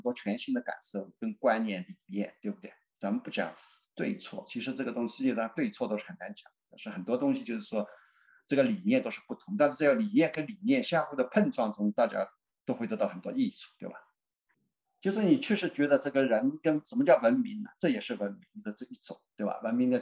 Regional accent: China

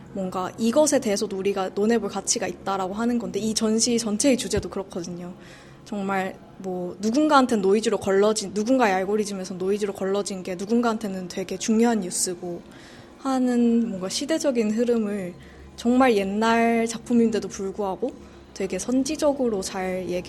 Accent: South Korea; 한국인으로서 좀 자부심이 있기도 하고

